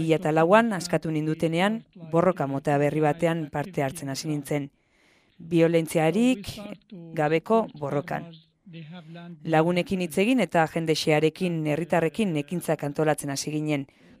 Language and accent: Basque; Beit Ummar, West Bank, Palestine; Basque is a second language; eta Beitomarretik nator. Zisjordania hegoaldean kokatzen da Belenen eta Hebronen artean dago. Jerusalem eta Hebronen arteko errepidean dago.